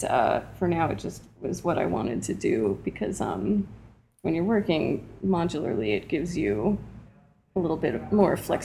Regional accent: New York City, New York, United States; Yeah, I grew up in New York City.

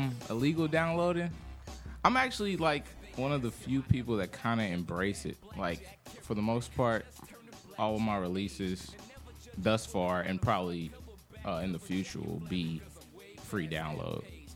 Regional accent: Kansas City, United States; Born and raised in Kansas City.

